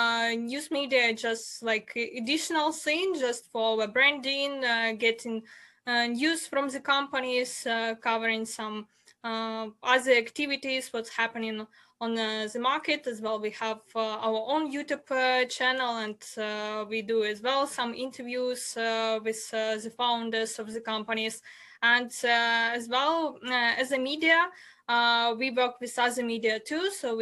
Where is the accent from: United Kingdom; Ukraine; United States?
Ukraine; And actually, I'm from Ukraine